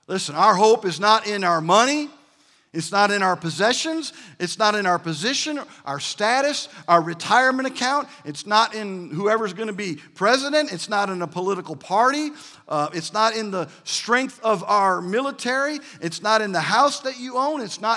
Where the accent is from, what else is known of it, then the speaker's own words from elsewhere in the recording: Michigan, United States; So I told you I'm from Michigan, right? Y'all know that.